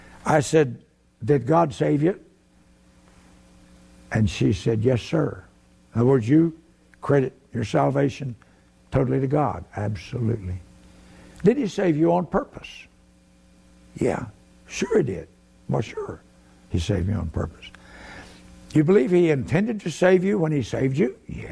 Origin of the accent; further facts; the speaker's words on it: Oklahoma City, Oklahoma, United States; I said, no, I'm from Oklahoma City.